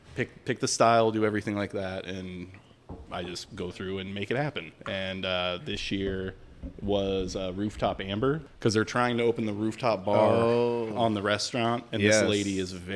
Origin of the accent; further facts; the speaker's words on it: Longview, Washington, United States; born and raised in Longview. But all my family is from Kathlamet, and we moved back out there when we had our second kid